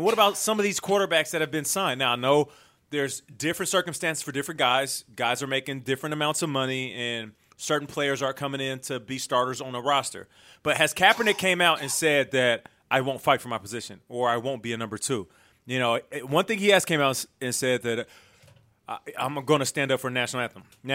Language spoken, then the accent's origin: English; Seattle, Washington, United States; In Seattle. I'm from Seattle.